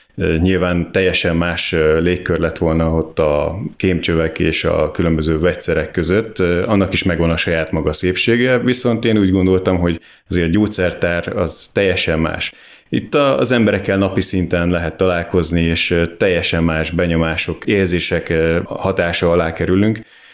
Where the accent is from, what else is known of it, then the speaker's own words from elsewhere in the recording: Kiskunhalas, Bács-Kiskun, Hungary; born there; Én Kiskunhalason születtem, és most már azért egy jó ideje gyakorlatilag itt lakok ebbe a kis városba.